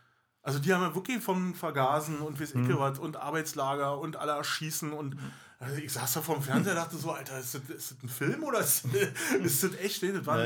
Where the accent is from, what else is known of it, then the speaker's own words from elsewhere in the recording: Berlin, Germany; accent: Berlin dialect; Wir sind also nur Ur-Berliner, Berlinern wie Sau.